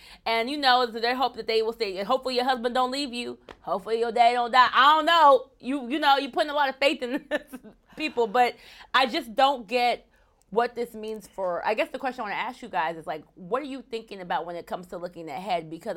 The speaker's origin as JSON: {"language": "English", "country": "United States", "said": "as a child of immigrants, like, I'm American. I have people in my family who were born in America and I have people who were not."}